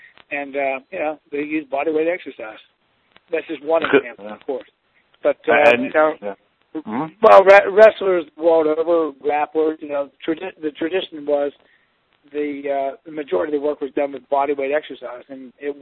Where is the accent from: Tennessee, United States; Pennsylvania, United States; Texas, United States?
Pennsylvania, United States; Carlisle; Growing up in Carlisle, Pennsylvania, we were right next to York, and my dad used to take me down there as a youngster